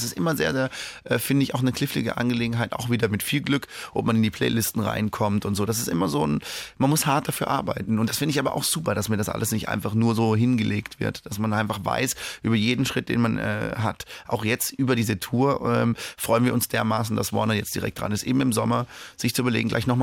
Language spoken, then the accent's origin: German; Freiburg, Baden-Württemberg, Germany; born there; ich bin in Freiburg geboren und dann direkt mit meinen Eltern nach Hause gefahren sozusagen.